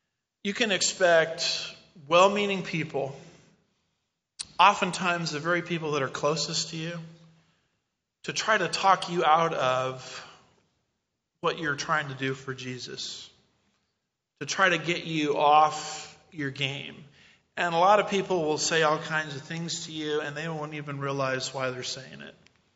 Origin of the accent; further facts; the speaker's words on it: United States; Why do I have two cars? Because I'm an American, right?